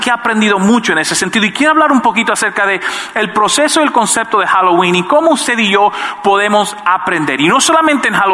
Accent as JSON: {"language": "Spanish", "country": "Dominican Republic", "tie": "born or raised there", "said": "Yo ni sabía que esa cuestión se celebraba hasta después que era adolescente en mi país. Yo vengo de República Dominicana"}